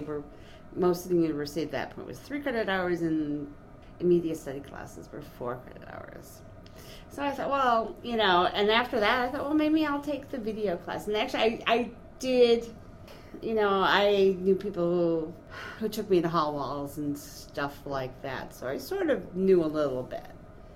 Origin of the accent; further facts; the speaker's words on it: Buffalo, New York, United States; I grew up in Buffalo and went to Camber West